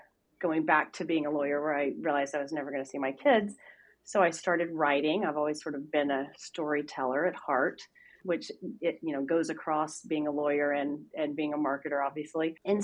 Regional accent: Texas, United States; So the good news there is that I'm from Texas.

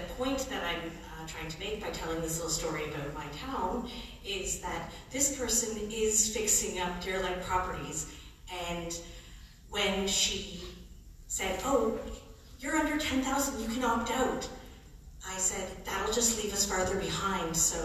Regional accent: Tahsis, British Columbia, Canada; I'm from the Village of Tassis. My community has zero functional hotels, so STR is the only thing that we have.

